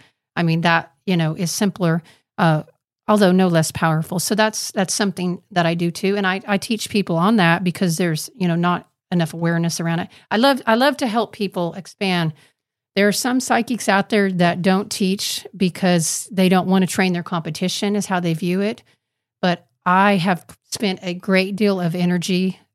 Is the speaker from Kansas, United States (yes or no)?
yes; Kansas, United States; I'm from the Bible Belt because I'm from Kansas, right?